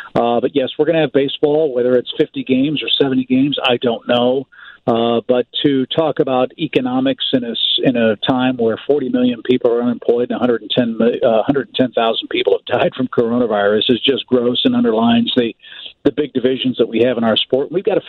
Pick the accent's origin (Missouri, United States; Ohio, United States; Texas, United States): Missouri, United States; St. Louis; I grew up in St. Louis and then worked for the Cubs, so I understand it from both sides.